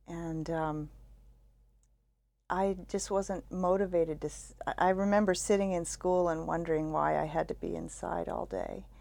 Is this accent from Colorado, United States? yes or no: no; Washington, District of Columbia, United States; But I was really lucky. I grew up around Washington, D.C.